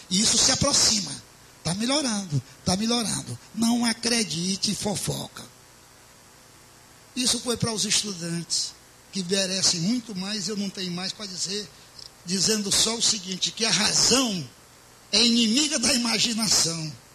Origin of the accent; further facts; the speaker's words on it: Fortaleza, Ceará, Brazil; born there; não nasci de uma pedra, biologicamente, nasci de um pai, lá em Fortaleza